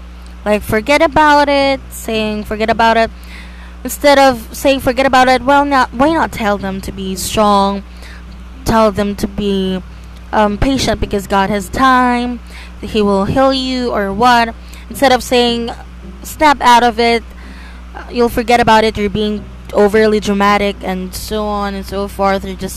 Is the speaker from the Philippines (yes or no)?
yes; Philippines; because I'm a Filipino, there is a toxic Filipino culture